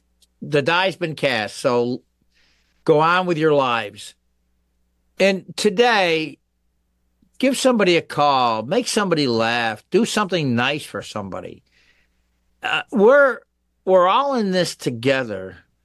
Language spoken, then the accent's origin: English; Pittsfield, Massachusetts, United States; I could have retired anywhere. I love Pittsfield. I was raised in Pittsfield.